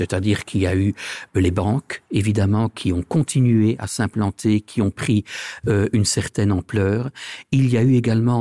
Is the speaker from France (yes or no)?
no; Belgium; now in Luxembourg; j'emploie le mot en tant que Belge quand je suis arrivé ici